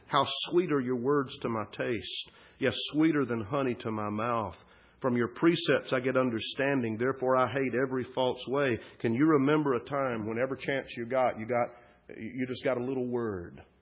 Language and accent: English; the South, United States; But I grew up in the South, and I grew up in an easy believism context, decisionistic context, and so forth.